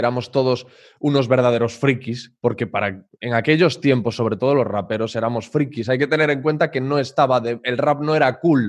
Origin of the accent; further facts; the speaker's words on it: Corcubión, Galicia, Spain; vamos, en Corcubión, que yo soy de Corcubión.